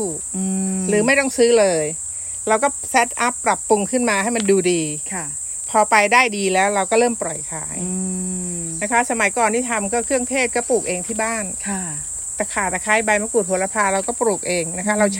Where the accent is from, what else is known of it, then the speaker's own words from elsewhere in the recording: Song Phi Nong, Suphan Buri, Thailand; สุพรรณบุรีสองพี่น้องค่ะ